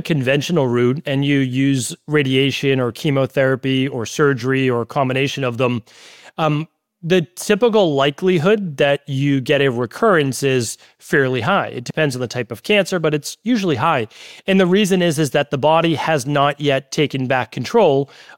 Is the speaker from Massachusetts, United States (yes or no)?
yes; Medford, Massachusetts, United States; like I grew up in Medford, Massachusetts